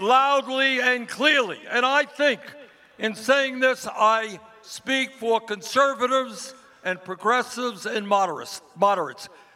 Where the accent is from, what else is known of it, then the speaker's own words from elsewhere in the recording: Vermont, United States; Now, Alexandria comes from New York City. I come from Vermont. We've come a long way here.